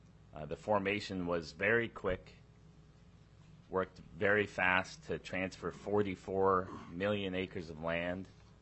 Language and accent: English; Yakutat, Alaska, United States; also born or lived in Juneau; Born and raised in Yakutat, went to high school in Juneau, and glad to be working here in Juneau.